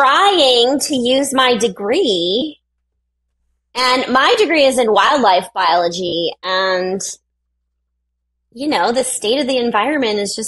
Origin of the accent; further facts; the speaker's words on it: San Bernardino, California, United States; I grew up in San Bernardino, California.